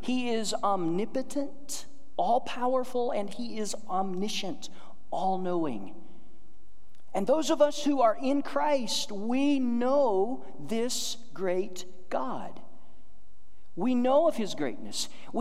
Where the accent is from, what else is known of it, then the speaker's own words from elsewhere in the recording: Georgia, United States; also born or lived in Seattle; now in South Dakota, United States; That part of that verse wouldn't have made near as much sense to me before I moved to South Dakota. I grew up in Georgia. I didn't know much about his cold in Georgia. After that, we lived in Seattle.